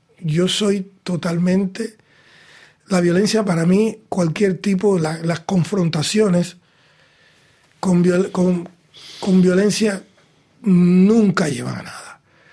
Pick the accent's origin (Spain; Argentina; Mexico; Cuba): Cuba; yo soy cubano. Y yo no hablo vuestra lengua.